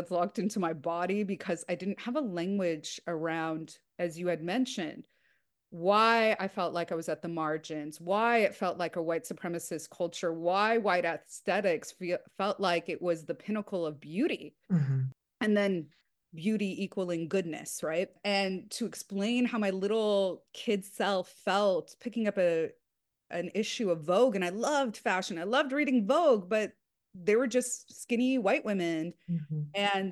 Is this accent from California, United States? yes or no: yes; California, United States; And I grew up in Southern California I look back at the yearbook and we weren't white dominant